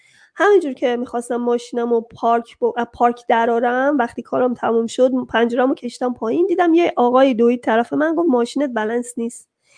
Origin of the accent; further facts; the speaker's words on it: Iran; moved away as an adult; خیلی با خودم کلنجار رفتم تا از ایران اومدم بیرون